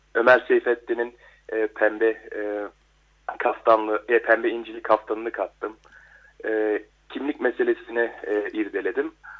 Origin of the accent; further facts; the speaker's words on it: Germany; Evet. Doğma büyüme Almanyalıyım. Birkaç senedir Münih Üniversitesi Hukuk Fakültesi'nde eğitim görüyorum.